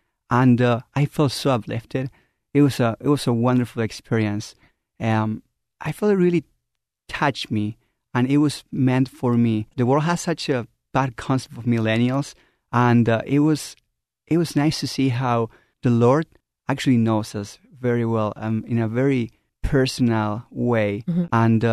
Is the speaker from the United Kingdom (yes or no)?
no; Argentina; English is a second language; now in United States; I started my mission in Tempe, Arizona, and I'm from Argentina.